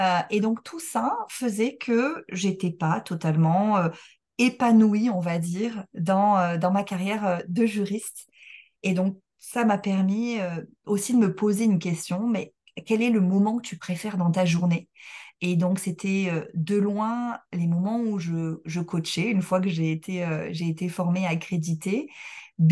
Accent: Montpellier, Occitanie, France; je suis montpelliéraine.

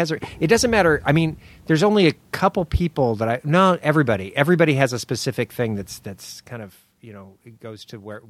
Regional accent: Los Angeles, California, United States; born there; Northeast LA. It's the same as East LA, but colder.

